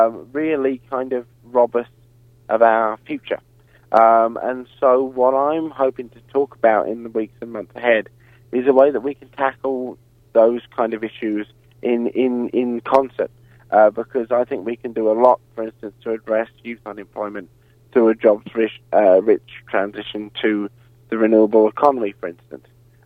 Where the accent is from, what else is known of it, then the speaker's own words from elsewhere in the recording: Western Australia, Australia; Look, I come from the Lower South Metropolitan Region of WA